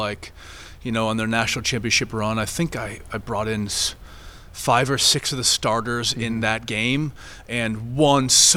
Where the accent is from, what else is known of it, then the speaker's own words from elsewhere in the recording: Vermont, United States; born there; Honestly, I was born in Vermont, and I absolutely love this state.